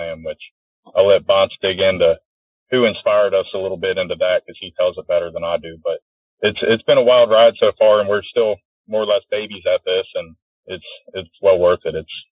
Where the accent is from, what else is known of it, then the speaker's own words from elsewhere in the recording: Maryland, United States; I'm from Northeast Maryland. Been hunting a variety of stuff pretty much all my life.